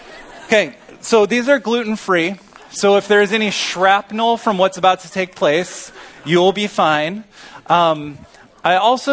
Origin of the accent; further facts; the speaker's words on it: Missouri, United States; I'm from Missouri. These are my people.